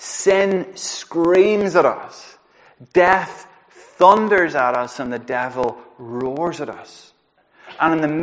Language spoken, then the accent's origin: English; Ireland; I'm Irish, so I can say that.